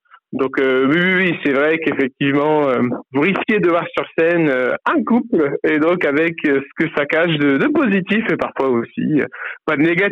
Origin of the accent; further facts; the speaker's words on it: Strasbourg, Grand Est, France; parce qu'on vient de Strasbourg.